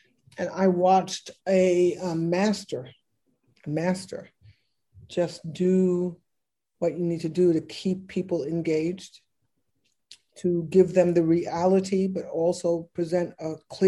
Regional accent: United States; It's like, he's from Bermuda. I'm from America.

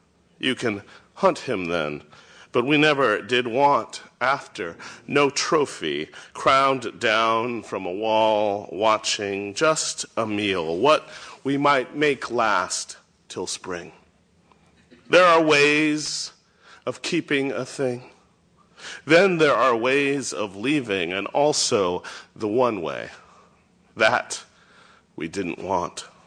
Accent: Topeka, Kansas, United States; growing up in Topeka, Kansas, like I did in part, Linda Brown played piano at my church and sang, and I knew her growing up.

